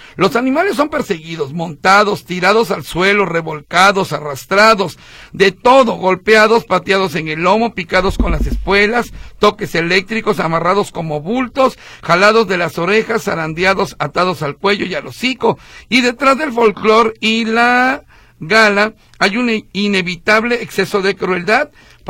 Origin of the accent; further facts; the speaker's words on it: Córdoba, Veracruz, Mexico; now in Guadalajara, Mexico; saludos a todos mis paisanos, yo soy de Córdoba